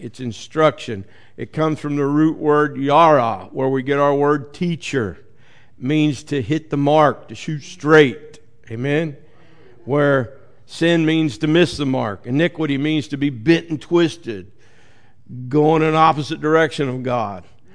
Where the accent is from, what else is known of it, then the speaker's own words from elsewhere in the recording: Norwood, United States; I grew up in Norwood on Phillips Street, right across from Norwood School.